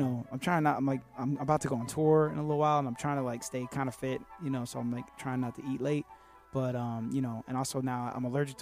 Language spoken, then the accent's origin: English; Broward County, Florida, United States; I grew up in Broward County for some years. I went to school in Broward County.